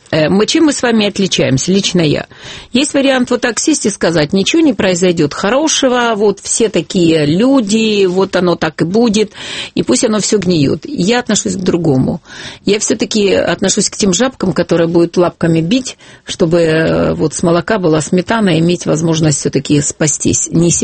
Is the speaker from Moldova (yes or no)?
no; Ukraine; born there; у меня очень интересные русские корни … хотя я родилась на Украине, безумно люблю свою страну.